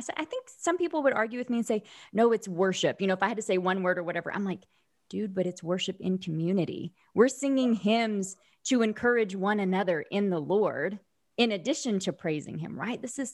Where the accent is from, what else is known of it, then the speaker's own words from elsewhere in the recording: Oklahoma, United States; You know, I grew up in Southern Oklahoma, so I was a tornado drill.